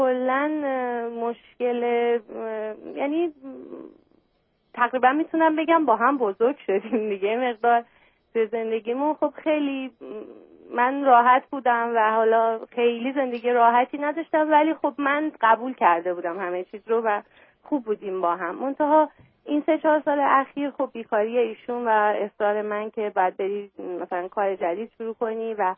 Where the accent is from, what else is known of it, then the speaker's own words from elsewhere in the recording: Iran; moved away as an adult; now in United States; نه از ایران اومدیم.